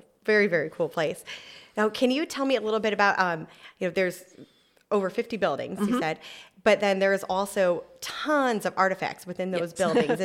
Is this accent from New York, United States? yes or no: no; Detroit, Michigan, United States; now in Archbold, United States; And I grew up in the Detroit area, so mm-hmm.